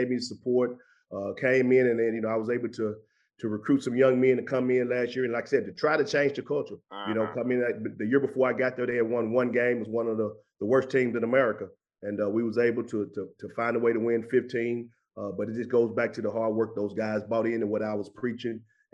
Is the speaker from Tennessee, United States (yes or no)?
yes; Memphis, Tennessee, United States; I got you. I'm from Memphis, man. So I'm like you.